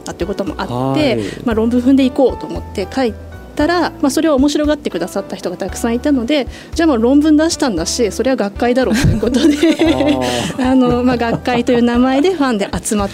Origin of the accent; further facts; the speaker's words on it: Tokyo, Japan; moved away as an adult; 私実は出身は東京でして、はい、10年前に結婚を機にこちらに移住してきました。